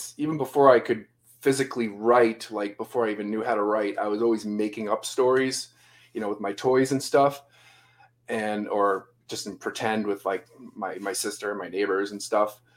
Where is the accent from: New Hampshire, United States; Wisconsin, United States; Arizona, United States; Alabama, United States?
New Hampshire, United States; Plaistow; also born or lived in Massachusetts; Yeah, born and raised in New Hampshire. I mean, well, technically born in Mass, but raised in New Hampshire. When you live in the border of Mass and New Hampshire, you're kind of resident of both.